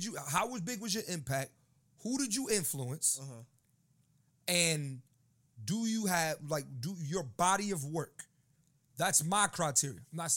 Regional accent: Philadelphia, Pennsylvania, United States; I'm from Philadelphia. Uh-huh. I loved Southern hip-hop when I was growing up, but I didn't know a lot of it.

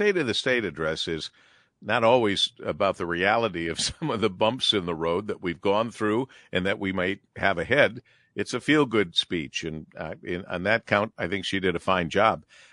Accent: Monroe, Michigan, United States; Growing up in Monroe, Michigan, I knew a lot of people who were volunteers at the hospital.

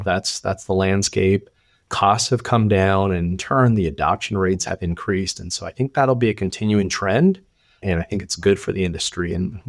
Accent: California, United States; So I'm originally from California.

